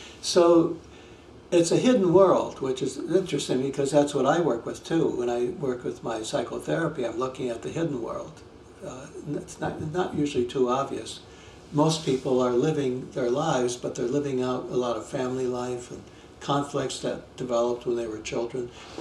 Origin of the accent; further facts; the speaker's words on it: Michigan, United States; also born or lived in Texas; I grew up in Michigan, and Texas didn't seem quite natural to me. For one thing, I couldn't find water. I couldn't find trees, ordinary trees.